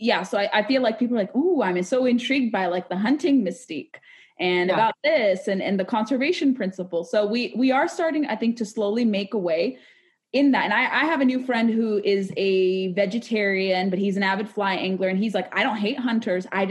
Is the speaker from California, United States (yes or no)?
yes; California, United States; And maybe because I grew up in California, I was always exposed to different views and I had to challenge my views living there.